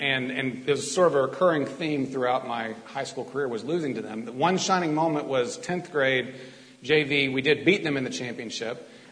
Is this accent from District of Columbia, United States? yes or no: no; Atlanta, Georgia, United States; as many of you know, I grew up in Metro Atlanta, and I was homeschooled.